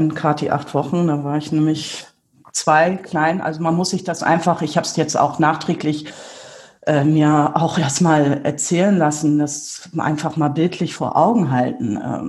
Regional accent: Celle, Lower Saxony, Germany; born there; Also ich bin in der Tat in Celle geboren.

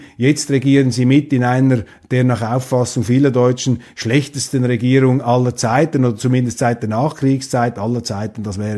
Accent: Switzerland; Und ich bin als Schweizer kein Imperialist.

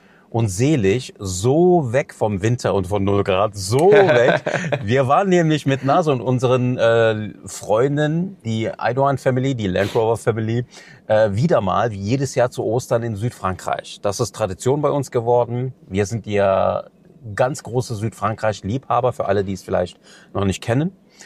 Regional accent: Cologne, North Rhine-Westphalia, Germany; Aber zum Glück bin ich ja in Köln geboren und aufgewachsen, denn die Rheinländer, die sind ja auch so total so rheinländisch halt, ne?

